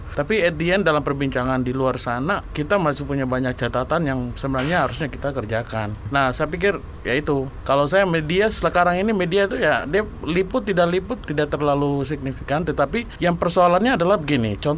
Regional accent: Papua, Indonesia; Ini yang paling kita orang Papua takutkan.

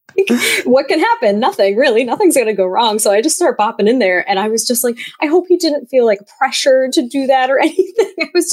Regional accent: New England, United States; And I am originally from New England.

